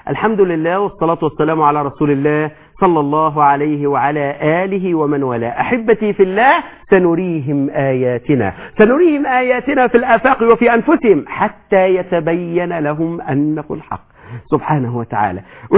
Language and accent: Arabic; Egypt; الناس لما عندنا في مصر يسموها ايه؟ بيسموها الشرقة